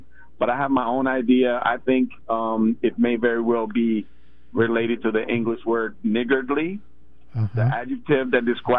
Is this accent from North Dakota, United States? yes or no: no; Portland, Oregon, United States; I grew up in Northeast Portland. I went to Harriet Tubman Middle School.